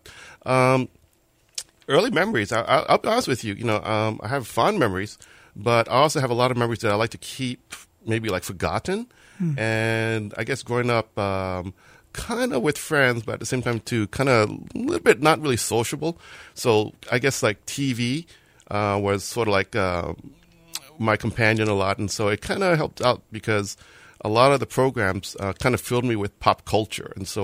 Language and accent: English; Honolulu, Hawaii, United States; I grew up here in Honolulu. Salt Lake is where I live right now. So basically, I guess you could say that, yeah, Hawaii is my home.